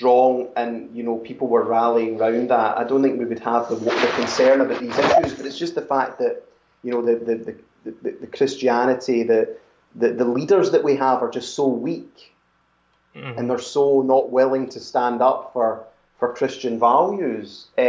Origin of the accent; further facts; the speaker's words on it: Scotland, United Kingdom; And you know, I'm Scottish, you know, and I'm a unionist.